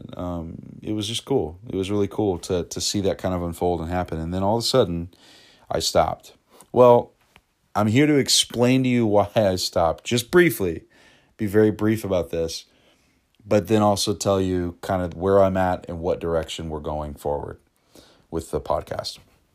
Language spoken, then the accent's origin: English; Euless, Texas, United States; It's actually the church that I grew up in Euless.